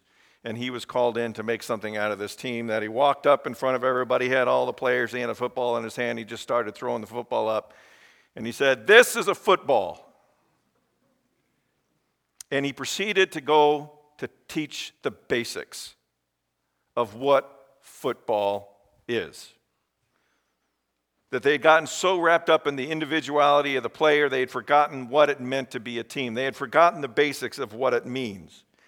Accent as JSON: {"language": "English", "region": "Michigan", "country": "United States", "said": "I'm a Lions fan, I'm from Michigan, not much to claim lately."}